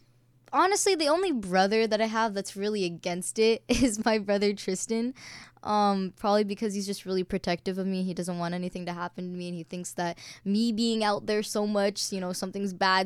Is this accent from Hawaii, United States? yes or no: yes; Hawaii, United States; Hawaii and already been there for like a few generations. So my ethnicity is Filipino, but technically I'm Hawaiian.